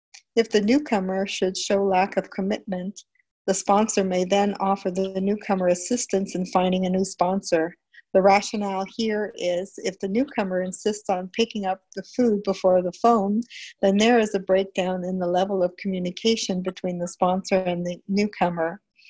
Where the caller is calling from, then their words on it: Toronto, Ontario, Canada; I'm calling from Toronto in Canada.